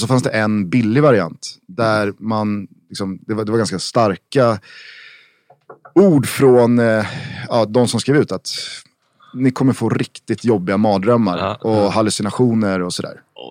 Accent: Vällingby, Stockholm County, Sweden; vi är födda 89, Ken är 79, han är 10 år äldre, han är från Hässelby, vi är från Vällingby.

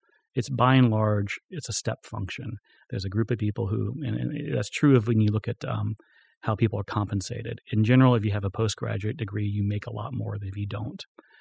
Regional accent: Florida, United States; I'm from Florida. Small town of had orange juice factory. Literally was town cut by railroad tracks. On one side of the railroad tracks was African Americans. It was very much the classic Southern town.

